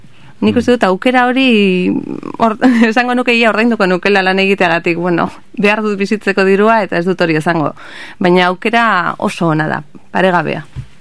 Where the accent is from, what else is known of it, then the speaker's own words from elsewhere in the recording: Basque Country, Spain; born there; Bai, ni Gipuzkoarra naiz jaiotzez, Arabarra bizi naiz Araban eta lan egin eta ikasi Bizkaian.